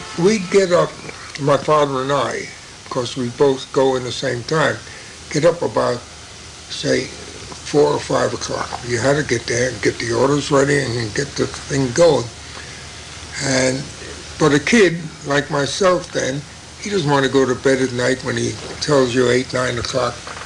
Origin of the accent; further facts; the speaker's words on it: Bronx, New York, United States; We had a store in the Bronx, and then we came from the Bronx. I was about 10. Now wait a minute. From the Bronx, I think we went to Lenox Avenue.